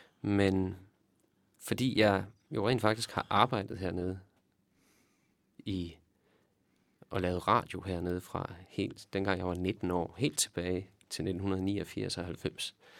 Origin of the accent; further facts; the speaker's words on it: Viborg, Central Denmark Region, Denmark; also born or lived in Holstebro; Jamen jeg er født i Holstebro, men har boet i Viborg hele mit liv. Og er viborgenser.